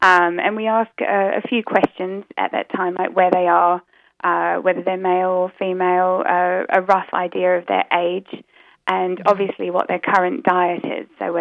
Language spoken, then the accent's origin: English; New Zealand; now in United Kingdom; 12 years old. I live in the UK, so I don't know if you guys can tell, but my accent's a bit muddled up because originally I come from New Zealand.